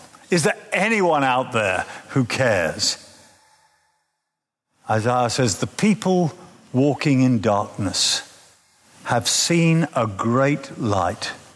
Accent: South East England, United Kingdom; I was brought up just outside of London.

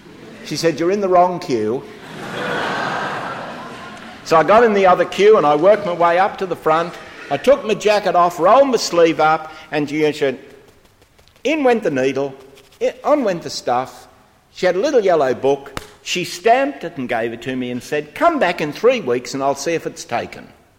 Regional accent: Australia; moved away; On the first occasion when I came abroad from Australia, it was 1963, you still needed to be vaccinated for smallpox.

